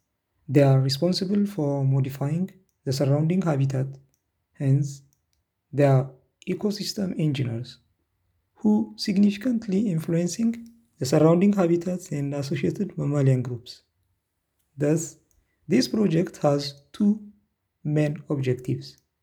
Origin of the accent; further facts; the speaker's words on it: Ethiopia; English is a second language; now in France; I am from Ethiopia, but currently living here in France, studying my PhD in the field of vertebrate paleontology